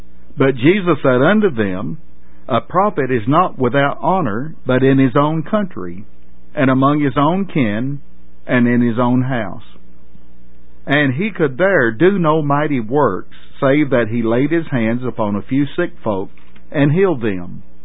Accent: United States; Maybe what we ought to be saying is that I'm grateful that I'm American rather than proud to be American.

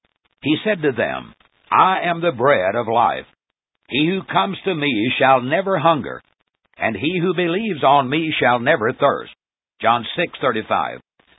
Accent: Portland, Tennessee, United States; When I was a boy growing up in the Corinth Church of Christ at Portland, Tennessee, we used to sing

